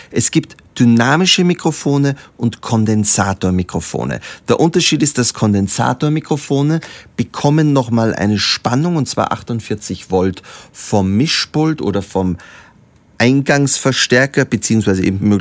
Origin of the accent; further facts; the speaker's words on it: Austria; weil ich bin Österreicher und die Firma